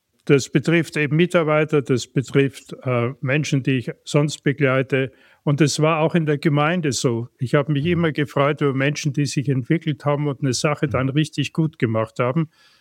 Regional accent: Graz, Styria, Austria; born there; das fing an in Graz, wo ich geboren bin, die evangelische Jugend

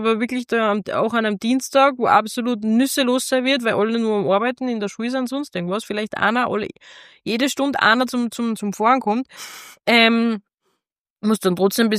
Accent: Salzburg, Austria; ich bin zwar Salzburgerin

